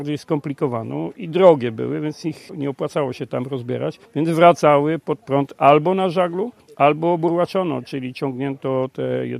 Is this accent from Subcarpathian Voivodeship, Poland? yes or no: yes; Nowa Dęba, Subcarpathian Voivodeship, Poland; No ja urodziłem się w Nowej Dębie i od dziecka zetknąłem się z wodą